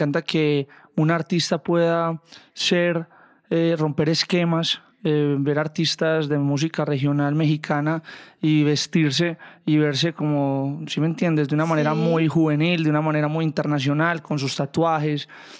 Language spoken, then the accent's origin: Spanish; Colombia; representando mi tierra, Colombia, llevando un mensaje positivo